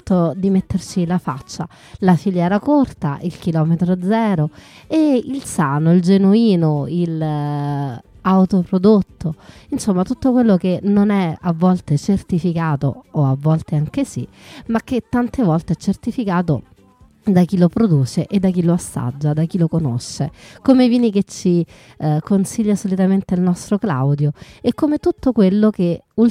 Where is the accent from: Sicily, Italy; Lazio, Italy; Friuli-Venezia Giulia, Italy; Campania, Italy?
Lazio, Italy; Rome; essendo io romana ed essendo cresciuta in una zona che è di campagne e che è appunto le campagne romane